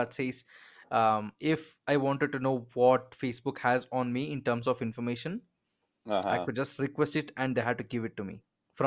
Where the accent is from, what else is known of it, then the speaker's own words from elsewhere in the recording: India; It's kind of weird sitting in this position right now as an Indian, because India never used to do these things